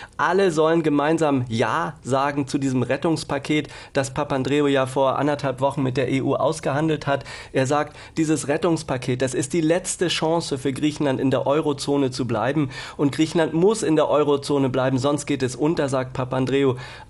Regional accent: Germany; Also ich kann hier offen zugeben, dass ich als Deutscher unterwegs bin

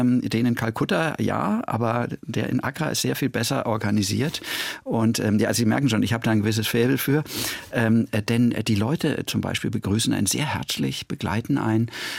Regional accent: Munich, Bavaria, Germany; Also ich bin dann übrigens sehr bald umgezogen worden nach München. Ich bin eigentlich in München groß geworden.

